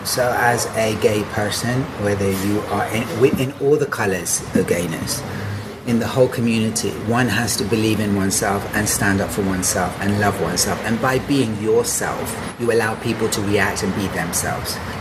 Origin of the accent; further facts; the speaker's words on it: India; So I'm Indian. I was raised as a Muslim.